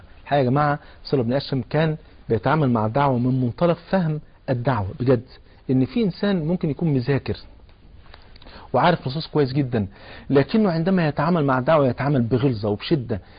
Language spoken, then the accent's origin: Arabic; Egypt; بلغتنا كمصريين يقول له خف بقى